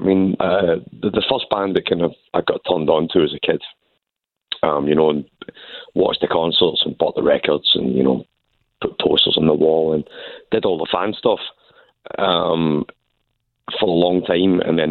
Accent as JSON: {"language": "English", "region": "Scotland", "country": "United Kingdom", "said": "Yes, I am from Scotland."}